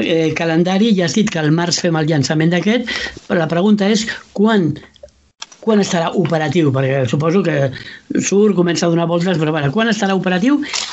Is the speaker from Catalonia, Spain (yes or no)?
yes; Catalonia, Spain; ens agrada, com a catalans que som